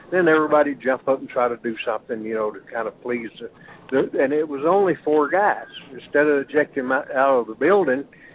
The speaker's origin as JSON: {"language": "English", "region": "Alabama", "country": "United States", "said": "And me and Larry, he was from Tennessee. I was from Alabama."}